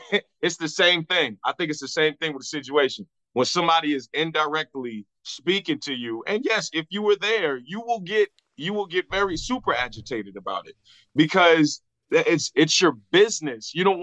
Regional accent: Virginia Beach, Virginia, United States; I was down there in Virginia Beach, my hometown, and I was doing a show and all my family came out

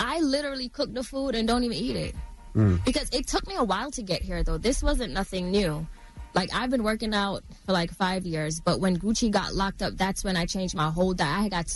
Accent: Saint Thomas, Jamaica; Growing up in Jamaica, I witnessed my dad being murdered.

